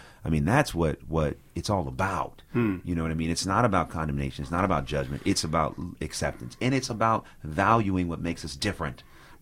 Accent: California, United States; I grew up in the Bay Area. And my mother, you know, when we got into middle school, she took us to school in Albany, which is like right next to Richmond and Berkeley.

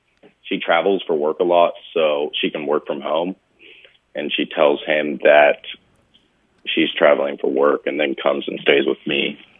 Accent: Colorado, United States; now in Norway; From Colorado, actually. But, yeah, I was calling about the relationship problem I'm having.

